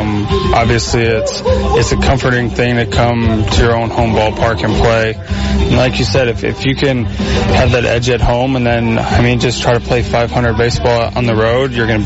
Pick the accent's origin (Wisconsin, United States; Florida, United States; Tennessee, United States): Florida, United States; also born or lived in Chicago; Yeah, I was born in Chicago, but I grew up most of the time in Florida, and I'm really enjoying my time here, and I like the city a lot.